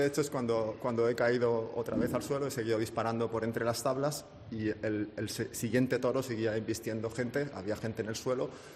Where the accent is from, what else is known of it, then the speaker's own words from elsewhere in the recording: Ayora, Valencian Community, Spain; Yo he sido corredor de encierros desde pequeño en mi pueblo, en Ayora, en Valencia, un pueblo con mucha tradición taurina